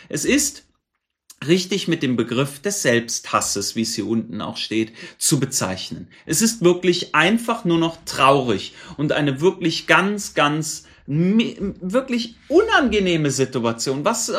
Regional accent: Cologne, North Rhine-Westphalia, Germany; Ich bin geborener Kölner. Zu meiner Zeit war Köln auch noch anders in den 80er Jahren

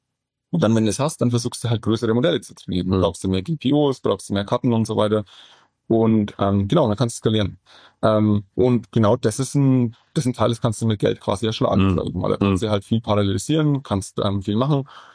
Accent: Bavaria, Germany; Ich bin 1,5 Stunden von weg von hier aufgewachsen. Ich bin Franke

